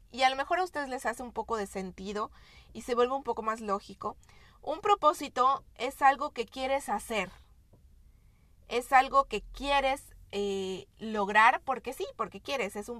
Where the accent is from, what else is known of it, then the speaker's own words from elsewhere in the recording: Yucatán, Mexico; vivo en Yucatán, o sea que soy una yucateca orgullosa por si me escuchan hablar con alguna palabra extraña o con algún acento raro.